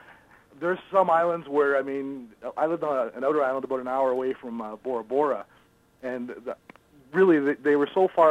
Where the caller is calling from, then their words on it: Toronto, Ontario, Canada; I'm calling from Toronto, Canada.